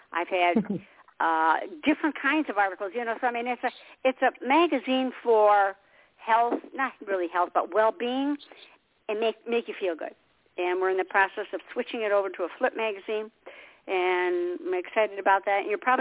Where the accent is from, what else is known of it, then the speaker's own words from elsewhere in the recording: Michigan, United States; And originally I was from Michigan in fall.